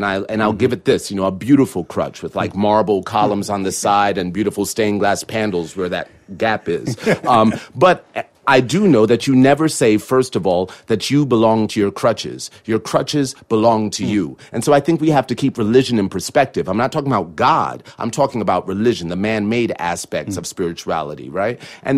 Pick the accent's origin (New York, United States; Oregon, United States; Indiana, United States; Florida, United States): New York, United States; Newburgh; Newburgh, New York.